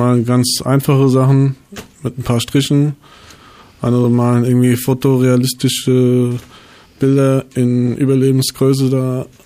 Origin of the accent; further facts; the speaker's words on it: Frankfurt, Hesse, Germany; da in Bockenheim, wo ich herkomme, da gab es mindestens zwei Schulen